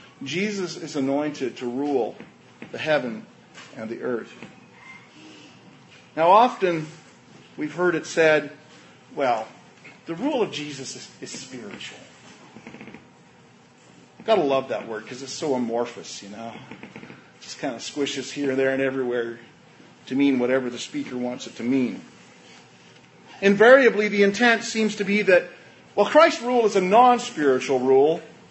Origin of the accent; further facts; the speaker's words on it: Canada; You know, I'm a Canadian, so we have a queen.